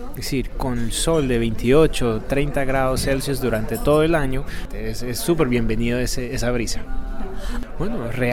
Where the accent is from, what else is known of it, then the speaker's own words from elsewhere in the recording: Aruba; Spanish is a second language; no es porque soy latino, soy de Aruba, aprendí a hablar español y hablo más cuatro otros idiomas. Hablo inglés, hablo holandés, hablo papiamento y hablo español.